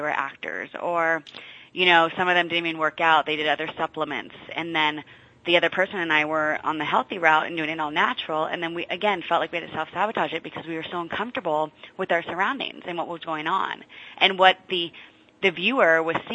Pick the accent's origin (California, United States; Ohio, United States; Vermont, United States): California, United States; San Francisco; also born or lived in Los Angeles; You know, I'm born and raised in San Francisco. I lived in Los Angeles for 4 years.